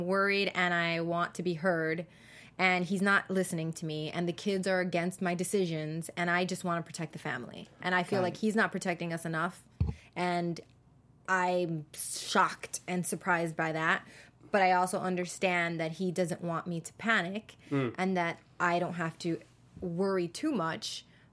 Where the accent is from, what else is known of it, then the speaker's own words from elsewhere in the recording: California, United States; I'm from Orange County.